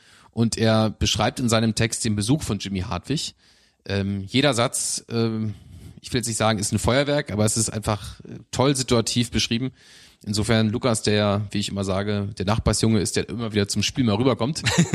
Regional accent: Lower Saxony, Germany; Gut, aber wir kommen ja auch aus Niedersachsen, ne?

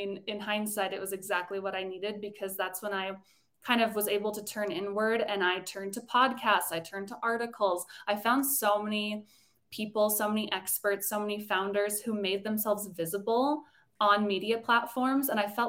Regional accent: Colorado, United States; but growing up in Colorado, I wasn't around it

